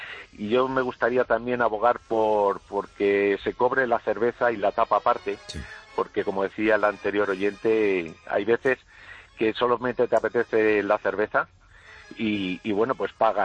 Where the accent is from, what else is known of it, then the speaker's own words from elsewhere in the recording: Madrid, Community of Madrid, Spain; Bueno, yo soy de Madrid.